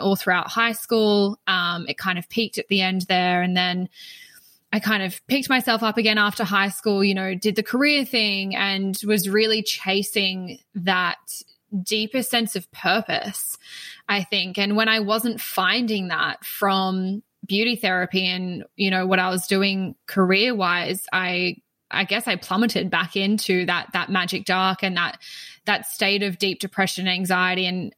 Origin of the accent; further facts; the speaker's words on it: Queensland, Australia; So I'm in Australia. If you can't pick up on my accent, I am based on the Sunshine Coast, which is in Queensland in Australia. So where it's very warm, very hot, very tropical. Think of like quintessential Australian beaches, and that's pretty much where I am.